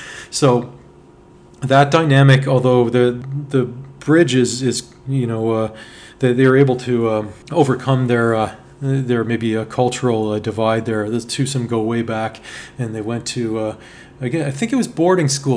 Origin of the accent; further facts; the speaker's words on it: Toronto, Ontario, Canada; that we are from Toronto and we are Canadian